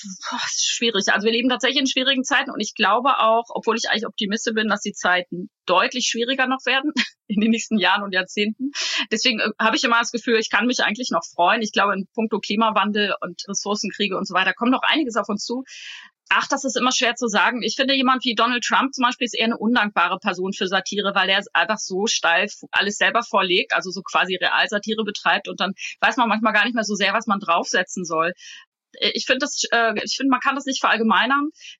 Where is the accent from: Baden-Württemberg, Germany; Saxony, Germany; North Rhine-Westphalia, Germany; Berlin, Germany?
North Rhine-Westphalia, Germany; Ich komme aus Ostwestfalen, das ist auch schon ein sehr ruhiger Menschenschlag.